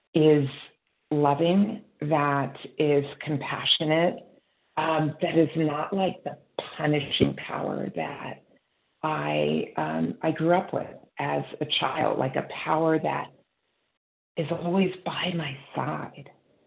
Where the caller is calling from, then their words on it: California, United States; recovered compulsive overeater. I'm calling from California.